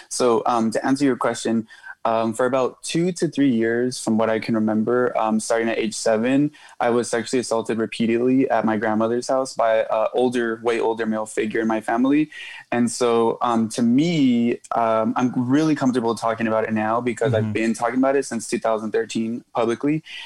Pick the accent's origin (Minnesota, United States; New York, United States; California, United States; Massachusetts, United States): California, United States; Whittier; Growing up in Whittier was really interesting because there's a it's very diverse, even though it's not. Mm-hmm. It's obviously mostly Mexican